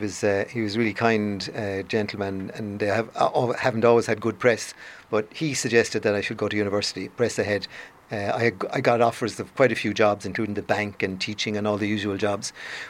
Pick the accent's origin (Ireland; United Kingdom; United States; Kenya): Ireland; New Ross, Leinster; growing up in New Ross at the time, not a lot of us went to college.